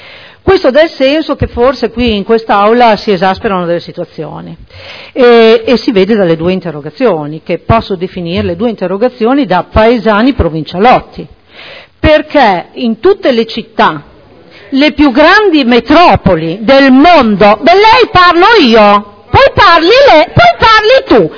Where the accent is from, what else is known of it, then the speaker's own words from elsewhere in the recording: Riccione, Emilia-Romagna, Italy; posso parlare di Riccione, vengo da Riccione